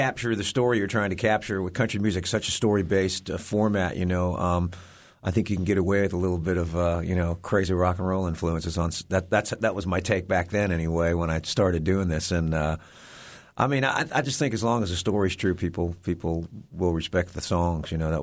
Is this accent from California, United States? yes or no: yes; Los Angeles, California, United States; I mean, I grew up in Los Angeles. So I grew up right in the middle of Hollywood playing in rock and roll bands.